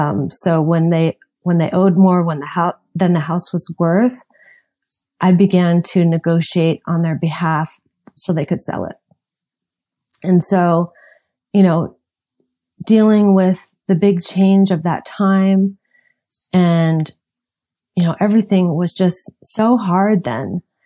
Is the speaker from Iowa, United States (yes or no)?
no; Phoenix, Arizona, United States; I grew up in the Phoenix area. So my parents had restaurants.